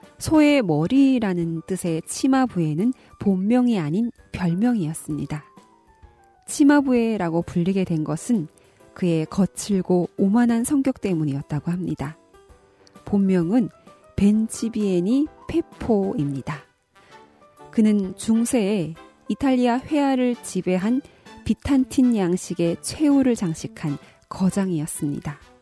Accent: North Korea; 지금까지

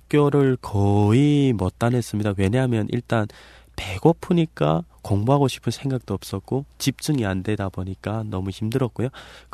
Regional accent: North Korea; moved away as an adult; now in South Korea; 저는 한경북도 해령시 학포탄강 노동자구에서 살았습니다.

